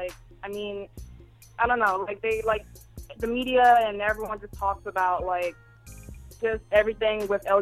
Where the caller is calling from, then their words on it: New York City, New York, United States; New York City. Oh, my God, I actually made it.